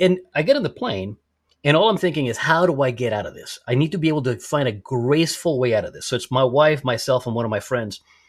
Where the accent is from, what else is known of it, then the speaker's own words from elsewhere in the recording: Arecibo, Puerto Rico; The Golden Knights made a parachute jump into my hometown. I lived in Arecibo, Puerto Rico